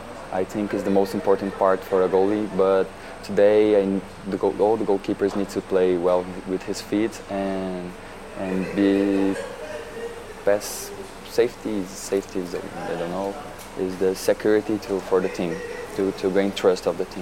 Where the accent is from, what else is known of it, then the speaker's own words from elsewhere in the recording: Campinas, São Paulo, Brazil; I grew up in Sao Paulo, in a city close to Sao Paulo called Campinas.